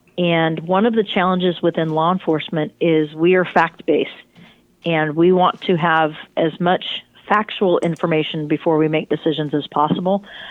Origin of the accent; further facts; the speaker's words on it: San Jose, California, United States; also born or lived in Santa Clara / Chico; I grew up in the South Bay, down in Santa Clara, San Jose, and then moved up to Chico to go to Chico State my freshman year.